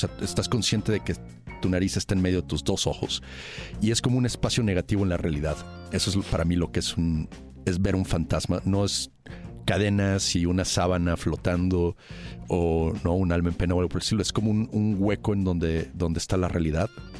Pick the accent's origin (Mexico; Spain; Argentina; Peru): Mexico; Mexico City; Sí, yo creciendo en la Ciudad de México, yo iba en una escuela católica